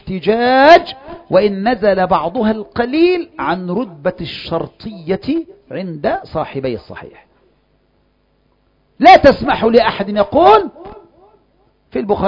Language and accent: Arabic; Egypt; الشيخ مصري وأنا مصري، فالمصريان يتفقان